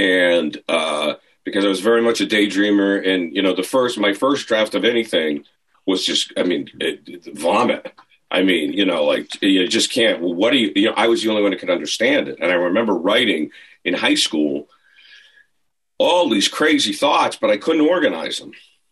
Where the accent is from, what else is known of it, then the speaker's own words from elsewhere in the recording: Boston, Massachusetts, United States; Felger and Maserati in my hometown of Boston.